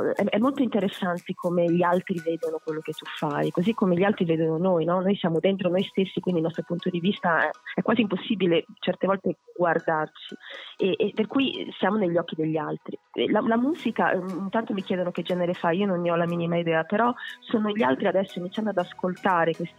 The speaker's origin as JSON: {"language": "Italian", "town": "Genoa", "region": "Liguria", "country": "Italy", "said": "Io sono di Genova, quindi c'è anche una tradizione cantautoriale molto forte"}